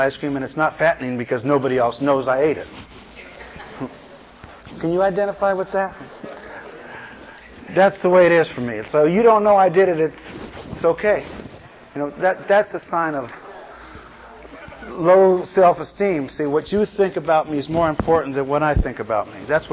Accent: San Francisco, California, United States; I had to ride in San Francisco. I'm from San Francisco.

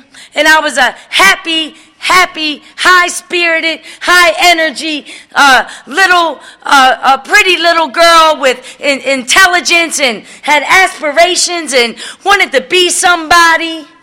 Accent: Baltimore, Maryland, United States; And I'm from the Baltimore area.

